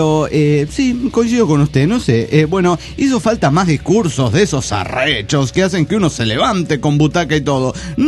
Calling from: Tultepec, State of Mexico, Mexico; de Tultepec, Estado de México.

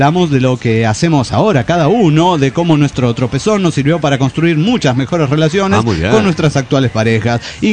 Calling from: Zacatecas, Mexico; de Mash de Zacatecas, México.

